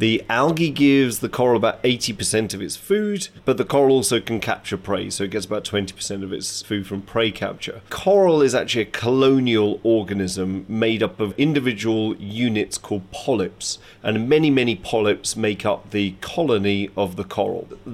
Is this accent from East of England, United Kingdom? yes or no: yes; East of England, United Kingdom; I grew up in Essex, in a coastal village, so I've always had a connection with the ocean.